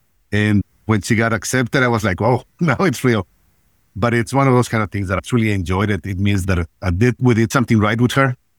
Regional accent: Mexico; Okay. So I was born in Mexico, grew up in Mexico

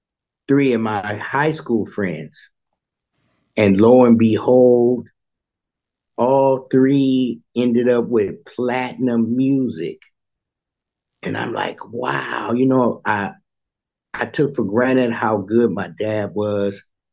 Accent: California, United States; growing up in the Bay Area, you knew a lot of the musicians.

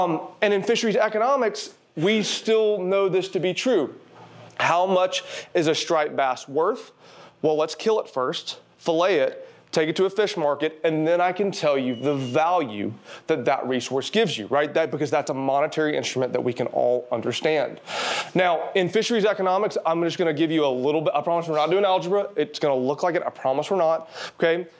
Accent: Alabama, United States; I know I'm a redneck from Alabama

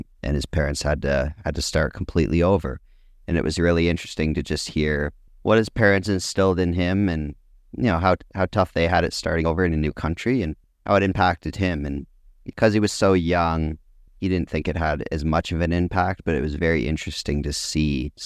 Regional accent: Canada; Well, as a Canadian

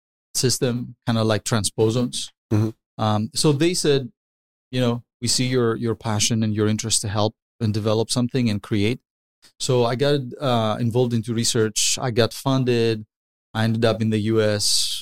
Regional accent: Delphi, Central Greece, Greece; English is a second language; I grew up in a very beautiful place called Delphi, Greece. It's in the mainland of Greece.

